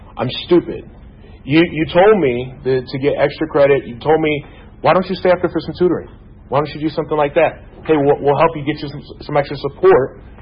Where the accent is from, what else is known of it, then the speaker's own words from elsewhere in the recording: Lawrenceville, Georgia, United States; So I grew up in Lawrenceville, Georgia, you know, Gwinnett County.